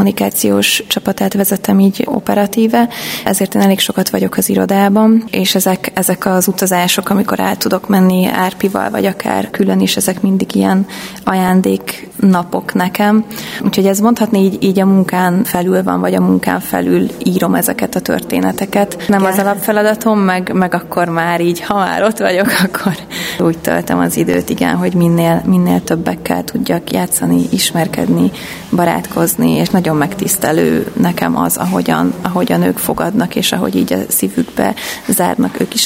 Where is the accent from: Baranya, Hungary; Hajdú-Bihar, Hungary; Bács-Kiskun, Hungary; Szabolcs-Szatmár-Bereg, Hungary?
Bács-Kiskun, Hungary; also born or lived in Budapest; Én egy tanyán nőttem fel, vagy hát a gyerekkorom meghatározó részét egy tanyán töltöttem Bács-Kiskun megyében, úgyhogy én elég otthonosan mozgok ezeken a településeken. Másrésztről pedig Budapestről származom, és a nagyszüleim itt éltek